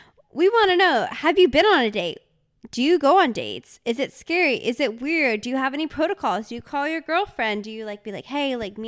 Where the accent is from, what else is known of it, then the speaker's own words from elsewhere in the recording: East Coast, United States; And then I'm from the East Coast, so I kind of like the more put together